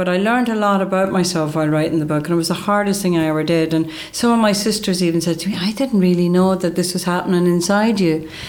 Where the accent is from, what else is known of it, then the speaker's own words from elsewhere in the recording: Ulster, Ireland; I grew up in County Donegal, which is northwest of Ireland, and I grew up in a family, Catholic family.